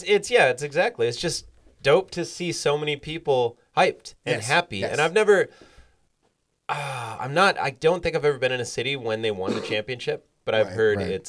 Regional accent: South Dakota, United States; Well, I grew up in South Dakota.

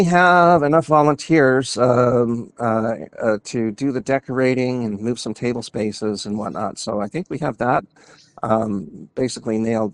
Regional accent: Anchorage, Alaska, United States; I was very lucky when I grew up in Anchorage, Alaska, and I came into my own identity as a bisexual man.

